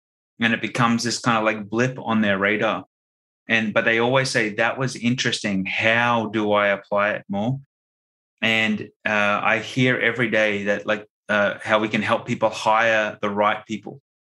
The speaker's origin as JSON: {"language": "English", "country": "Australia", "said": "because I'm Australian."}